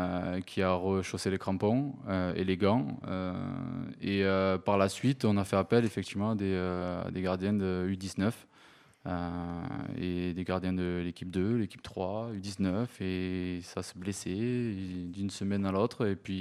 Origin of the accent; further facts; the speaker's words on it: Toulouse, Occitanie, France; je suis de Toulouse